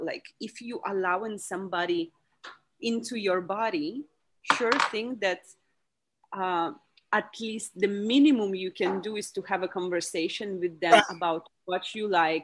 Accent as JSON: {"language": "English", "country": "Latvia", "tie": "born there", "second_language": "English", "said": "I come from Russian background. I was born in Latvia in Russian family."}